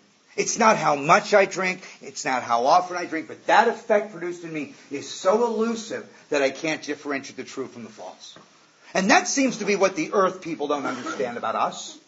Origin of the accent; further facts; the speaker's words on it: Malibu, California, United States; I grew up in Malibu. I want a yacht and a Learjet.